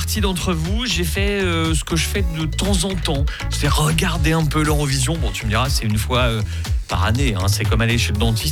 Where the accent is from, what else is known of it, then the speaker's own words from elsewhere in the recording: Switzerland; c'était chez nous, en Suisse, à Bâle, plus précisément